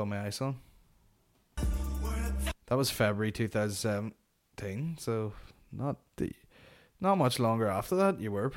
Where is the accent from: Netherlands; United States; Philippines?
Philippines; That's not normal behavior. I'm Filipino.